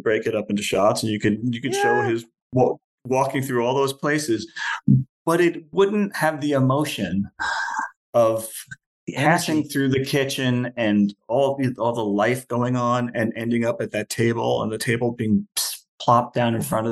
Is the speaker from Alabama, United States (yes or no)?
no; New York, United States; Goodfellas is, you know, being a New Yorker, I'm half Italian American, being a lifelong Scorsese lover